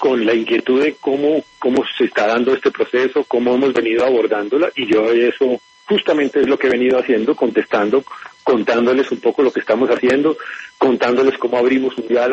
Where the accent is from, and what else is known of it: Colombia